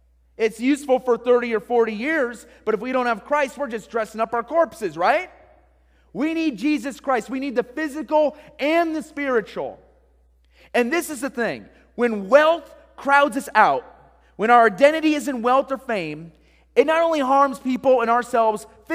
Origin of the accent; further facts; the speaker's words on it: Iowa, United States; I grew up in Iowa. I was not a farmer. I grew up in a town of 14,000.